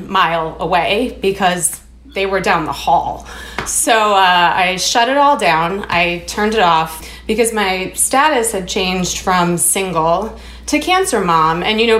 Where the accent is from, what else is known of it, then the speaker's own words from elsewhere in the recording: Chicago, Illinois, United States; So, you know, I'm from Chicago